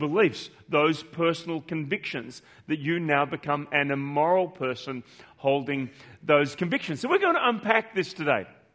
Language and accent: English; Australia; as an Australian, in the Australian context